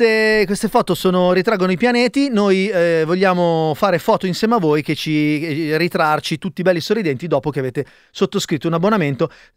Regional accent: Lombardy, Italy; io sono, sono lombardo. Io mangio cassola anche oggi.

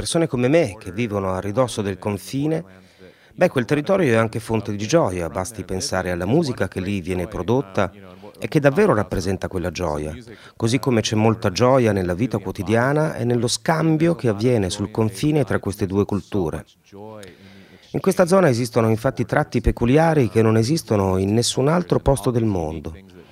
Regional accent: Arizona, United States; io sono nato e cresciuto in Arizona, più o meno a 4 ore di macchina dal confine. E da 15 anni vivo a Tucson, che invece è proprio sul confine, è proprio sulle borderlands.

